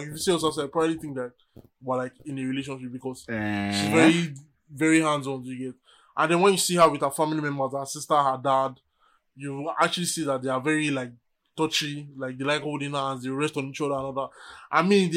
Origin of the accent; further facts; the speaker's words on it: Nigeria; Growing up in Nigeria